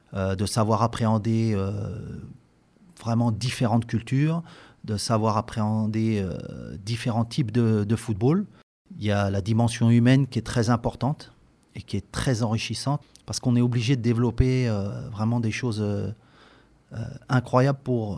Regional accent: Meaux, Île-de-France, France; je suis originaire de Seine-et-Marne, de Meaux. Et ensuite, j'ai pas mal bougé.

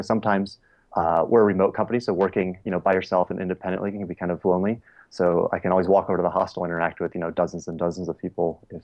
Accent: Tampa, Florida, United States; I grew up in Tampa, Florida, just outside of Tampa. And it was pretty traditional.

